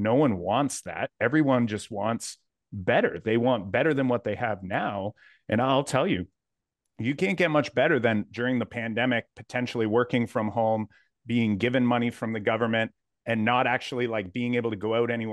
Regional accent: Canada; personally, as a Canadian, I don't really want to give anything up either

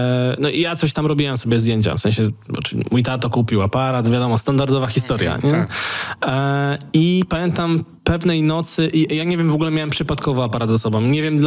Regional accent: Polkowice, Lower Silesian Voivodeship, Poland; now in Wrocław, Poland; Tak, ja we Wrocławiu już mieszkam ponad 10 lat, ale pochodzę z Polkowic.

